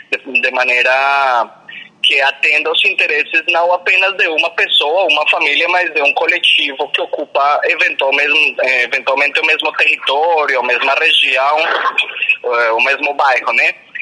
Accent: Colombia; Portuguese is a second language; Eu sou colombiano

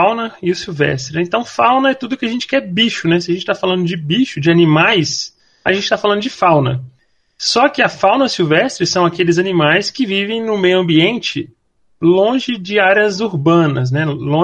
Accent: Minas Gerais, Brazil; moved away; Então, o Mato Grosso do Sul, eu não sou daqui, né? Eu sou mineiro.

